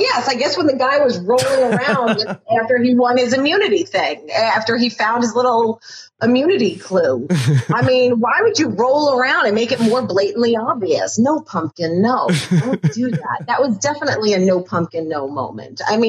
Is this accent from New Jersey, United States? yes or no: no; New York, United States; we grew up on Long Island. We have ocean water around.